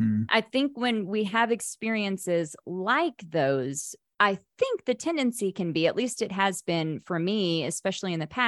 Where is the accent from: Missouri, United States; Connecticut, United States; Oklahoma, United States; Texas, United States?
Oklahoma, United States; You know, I grew up in Oklahoma. We used to call ourselves the buckle of the Bible Belt.